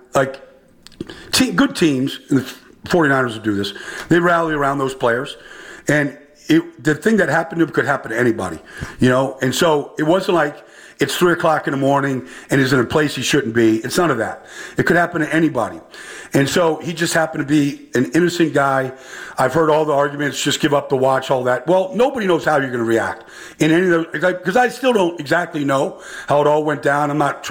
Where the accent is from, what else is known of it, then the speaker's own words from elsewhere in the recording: New York, United States; I grew up in Long Island. I was a Jet fan.